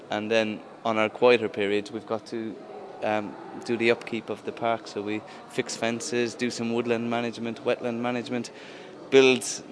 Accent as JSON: {"language": "English", "town": "Kilkenny", "region": "Leinster", "country": "Ireland", "said": "I'm from Kilkenny in South East Ireland."}